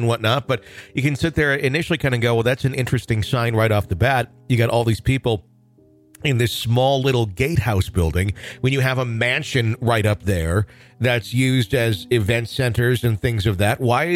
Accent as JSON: {"language": "English", "town": "Fond du Lac", "region": "Wisconsin", "country": "United States", "tie": "born or raised there", "said": "That's where I grew up. That was my hometown."}